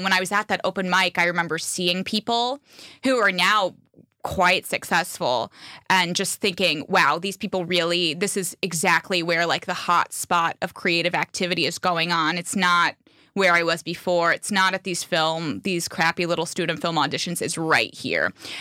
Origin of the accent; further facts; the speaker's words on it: Indiana, United States; I look like everybody else, you know, and I'm from Indiana.